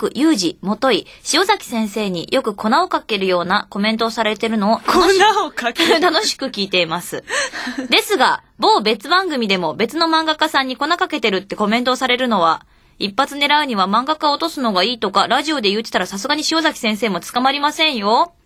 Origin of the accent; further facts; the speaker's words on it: Yokohama, Kanagawa, Japan; 浜っ子ですから。